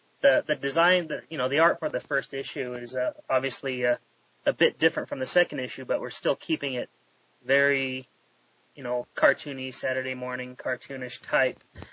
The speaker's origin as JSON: {"language": "English", "town": "Huntington Beach", "region": "California", "country": "United States", "said": "But I am originally from Huntington Beach, California."}